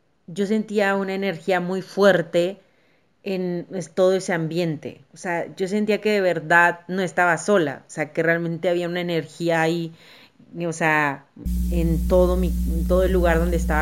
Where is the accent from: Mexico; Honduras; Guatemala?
Mexico; lo que vivimos aquí en mi país, que la verdad es muy bonito, es hermoso, yo lo amo, es lleno de colores, de vida, de sabores, y creo que toda la esencia mexicana